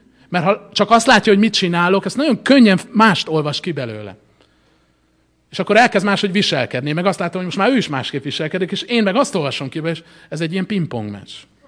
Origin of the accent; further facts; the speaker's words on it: Hungary; én egy magyar családban nőttem fel